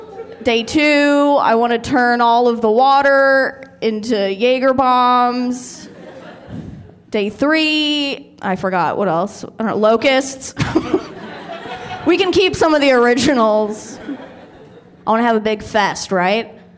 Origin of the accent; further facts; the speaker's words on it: Encino, California, United States; I grew up in the San Fernando Valley, Encino to be exact, and like, I was considered the WASP because I wasn't Persian.